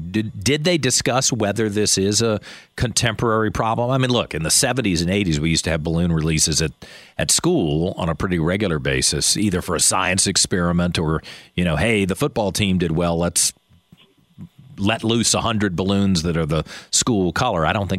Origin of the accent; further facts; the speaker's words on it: Virginia, United States; I mean, I grew up in Henrico County.